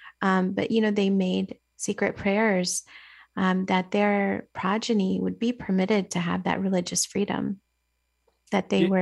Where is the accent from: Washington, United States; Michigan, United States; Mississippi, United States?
Michigan, United States; Flint; And one thing that I learned actually growing up in Flint, being connected to so many beautiful Black Americans